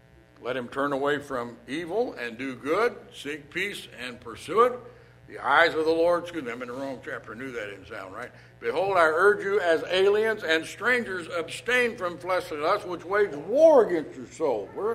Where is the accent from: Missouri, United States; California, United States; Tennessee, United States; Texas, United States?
Tennessee, United States; born there; I didn't come out of a foreign country. I was born in Tennessee, though. But once a year, I kind of make a little pilgrimage back to that part of where I was born. I didn't live there very long